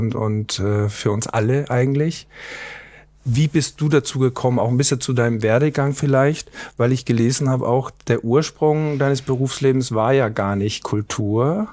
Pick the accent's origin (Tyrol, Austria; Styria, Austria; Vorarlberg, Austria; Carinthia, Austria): Styria, Austria; ich als Steirer sowieso, also ich war mal Steirer des Tages in einer Zeitung, einer kleinen Zeitung in der Steiermark